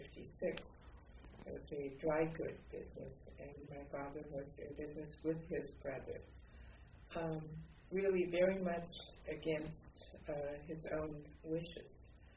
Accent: Kippenheim, Baden-Württemberg, Germany; also born or lived in Freiburg; I was born on August 15th, 1924, in Freiburg, Germany. And that's Freiburg is located in the Black Forest. But we lived in a village called Kippenheim, which is about 40 kilometers north of Freiburg. My father's family had lived there for a long time.

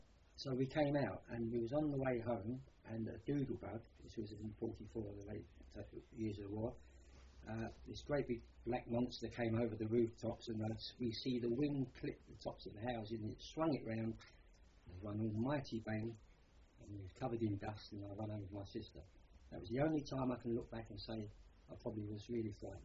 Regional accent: Bethnal Green, London, United Kingdom; I was born in Bedford Green, the London Hospital.

